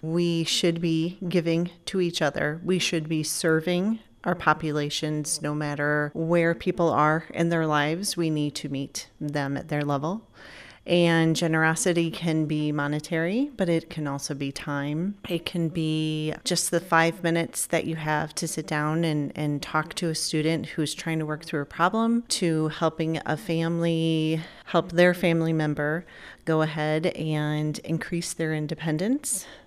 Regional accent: Sugar Grove, Illinois, United States; I am from Sugar Grove, but I work in DeKalb, Illinois.

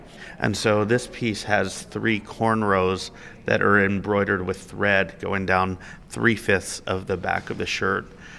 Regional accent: Baltimore, Maryland, United States; I grew up in Southwest Baltimore. It's very working class, blue collar, and black velvet paintings were pretty common in the houses that I grew up in.

